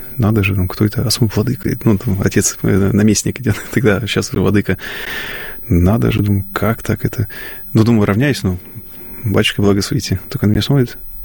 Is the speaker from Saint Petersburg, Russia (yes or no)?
no; Leningrad Oblast, Russia; я родом с Ленинградской области и стал воцерковляться на Пасху, это было в 2005 году